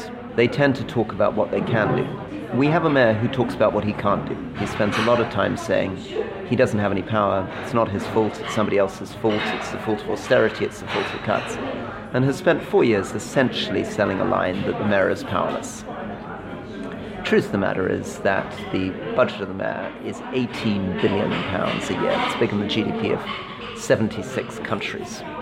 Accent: London, United Kingdom; Fundamentally, I'm a Londoner

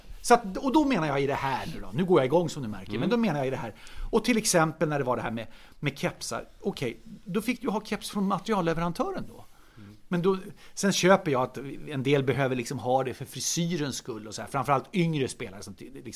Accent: Solna, Stockholm County, Sweden; now in Gustavsberg, Sweden; men jag är ju född och uppvuxen i Solna. Bodde mina 45 första levnadsår i Solna. Numera bor jag i Gustavsberg.

